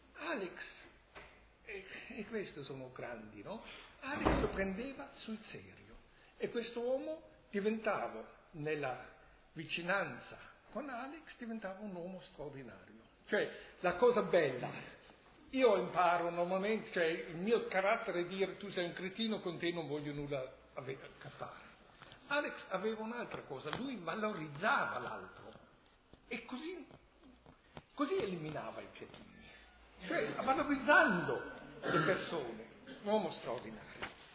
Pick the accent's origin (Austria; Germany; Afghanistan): Germany; Italian is a second language; Io sono tedesco